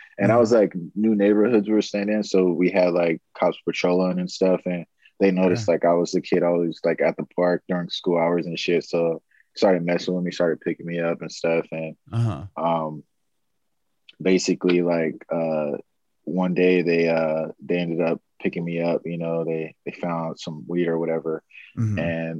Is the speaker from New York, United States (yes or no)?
no; Los Angeles, California, United States; I grew up in South Central LA. I went to Charles Bear Elementary School and Forest Middle School, went to Henry Clay Horseman, all in like South Central, Inglewood, Gardena area.